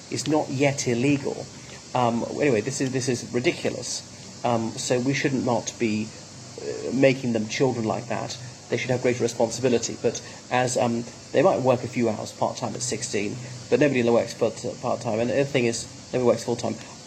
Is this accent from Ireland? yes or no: yes; Ireland; from Ireland.